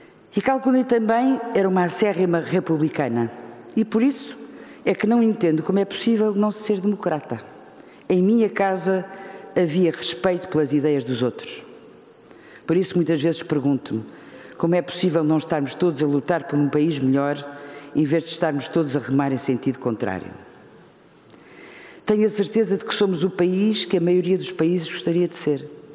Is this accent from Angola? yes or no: yes; Angola; also born or lived in Évora, Portugal / Covilhã, Portugal / Lisbon, Portugal; quando comecei a crescer em Angola, uma das terras que mais adoro e que ainda hoje sinto o cheiro, e onde deixei muitas e muitas amizades nos anos que por lá passei.